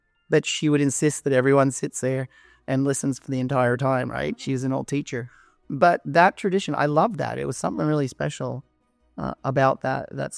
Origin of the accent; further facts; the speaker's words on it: Australia; now in Canada; Yeah, I'm Australian.